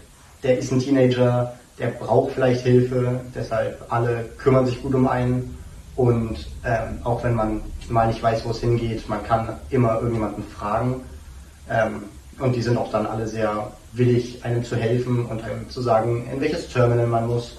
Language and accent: German; Dresden, Saxony, Germany; Ich komme aus Dresden. Ich war jetzt ein Jahr in Amerika, in North Carolina, nähe Wilmington, und bin dort zur Schule gegangen, auf die Dixon High School